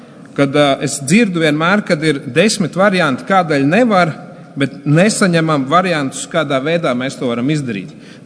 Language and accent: Latvian; Valmiera, Valmiera Municipality, Latvia; par cik es no Valmieras puses